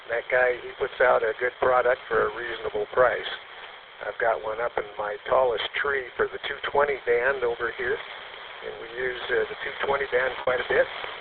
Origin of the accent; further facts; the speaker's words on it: Klamath Falls, Oregon, United States; now in Medford, United States; I was born and raised in Klamath Falls. Lived all my life there, raised my family there, went to KU. Now I've been over here in Medford for the last over a dozen years after I retired, but it's my hometown